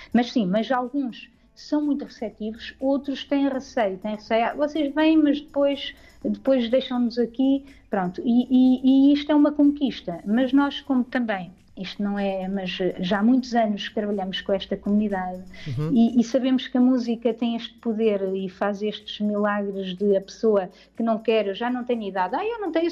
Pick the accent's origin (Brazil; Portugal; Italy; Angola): Portugal; Coimbra; now in Leiria, Portugal; não sou de Leiria, eu até sou de Coimbra, vivo aqui em Leiria já há uns anos